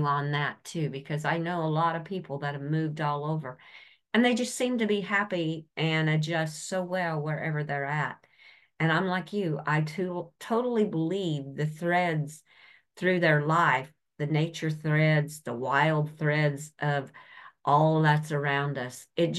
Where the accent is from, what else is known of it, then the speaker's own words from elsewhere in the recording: Kansas, United States; born there; I actually live about 6 miles from where I was actually born, the little town I was born in Kansas.